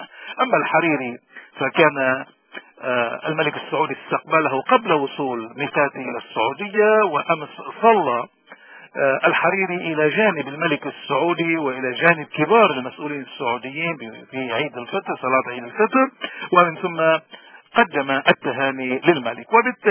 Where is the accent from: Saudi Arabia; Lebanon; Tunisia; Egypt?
Lebanon; هذا الرئيس السوري قلبا وقالبا اللي ما بيشبهنا ابدا كلبنانيين وكموارنه خصوصا